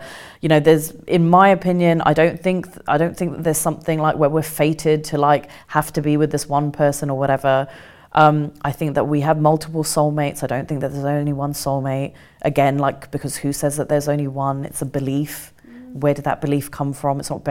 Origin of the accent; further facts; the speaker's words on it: South East England, United Kingdom; when we came back to England, we grew up in Kent, so we grew up in a very in a very white dominated area.